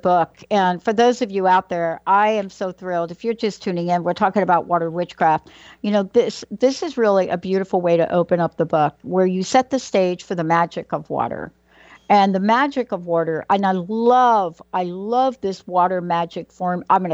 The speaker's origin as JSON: {"language": "English", "town": "Bronx", "region": "New York", "country": "United States", "tie": "born or raised there", "said": "I mean, people don't think it's the Bronx, New York, as being on the water, but it is, really."}